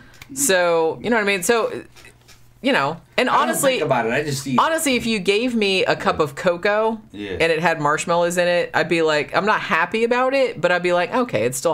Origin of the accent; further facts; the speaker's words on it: Florida, United States; born there; I'm like, and I was born here. I was born in Florida.